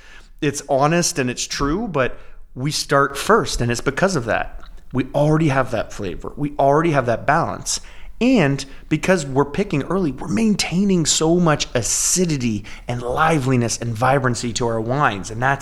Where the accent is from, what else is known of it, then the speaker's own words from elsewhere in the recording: Ontario, Canada; I'm Canadian, I'm from Ontario, I'm from a small town farming community.